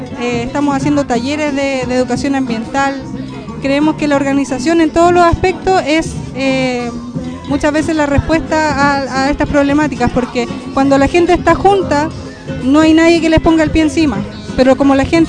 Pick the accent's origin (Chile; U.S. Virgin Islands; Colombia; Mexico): Chile; Paine, Santiago Metropolitan Region; Nosotros somos de acá de Paine, somos de Chile, somos del Gualmapu, somos de donde somos y tenemos nuestra propia identidad, nuestras propias costumbres